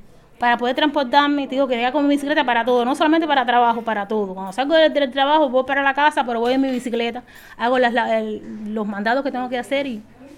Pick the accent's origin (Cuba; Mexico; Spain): Cuba; Pinar del Río; now in Fomento, Cuba; Yo soy de Pinar del Río. Vivo aquí en Fomento ya hace un buen tiempo, llevo 25 años viviendo aquí.